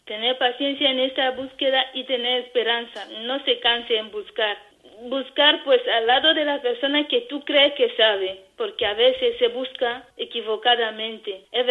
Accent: DR Congo; yo como congoleña y como hermanita

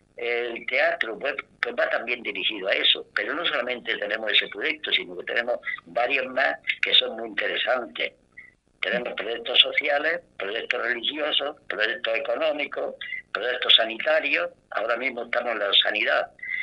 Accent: Churriana de la Vega, Andalusia, Spain; que era de mi pueblo, de Churriana de la Vega

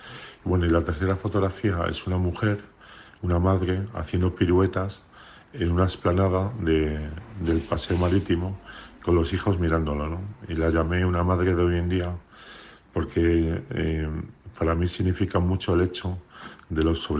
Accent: Madrid, Community of Madrid, Spain; now in Altea, Spain; un año y medio que llevo aquí viviendo porque yo soy de Madrid.

